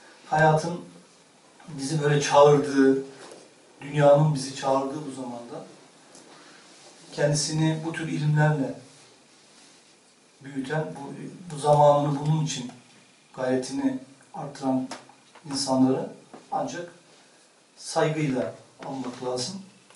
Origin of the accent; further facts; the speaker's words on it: Istanbul, Turkey; Ben 1969 İstanbul doğumluyum. Ailemiz aslen Bayburtluyuz biz. Kardeşimin söylediği gibi ilkokulu Levent'te, liseyi Sarıyer İmam Hatip Lisesi'nde, üniversiteyi de Marmara İlahiyat'ta tamamladım.